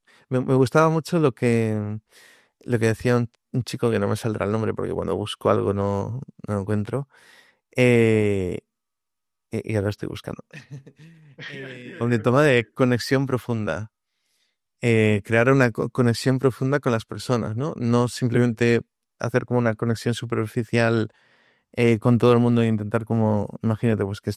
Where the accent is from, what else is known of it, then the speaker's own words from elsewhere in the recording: Vila de Cruces, Galicia, Spain; yo soy de aquí, de Vila de Cruces, ¿no? Un pueblo aquí en Galicia que está en el centro y que está como un poco tirando al rural, ¿no?